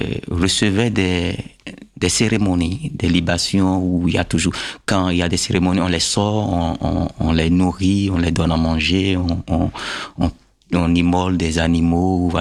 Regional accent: Abomey, Zou, Benin; born there; Déjà, tu sais que je suis né à Boumé, et la terre d'Aboumé, la latérite, j'avais travaillé la latérite, mais jamais l'argile.

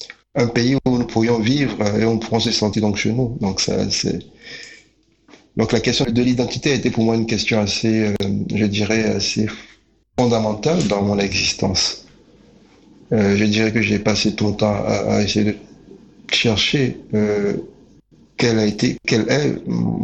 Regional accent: Côte d’Ivoire; Je suis né donc en Côte d'Ivoire, comme tu l'as dit, j'y ai grandi et pendant longtemps donc, j'ai été influencé par cette culture ivoirienne qui est celle de ma mère.

